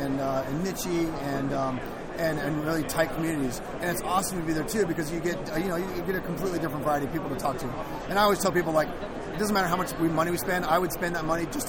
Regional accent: Seattle, Washington, United States; And then we're from Seattle, so there's so many game conventions in that area.

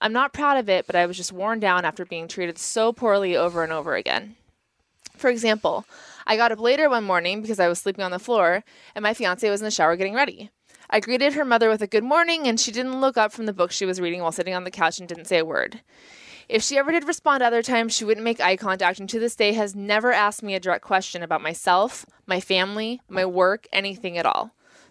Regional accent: Midwest, United States; I'm just a Midwesterner

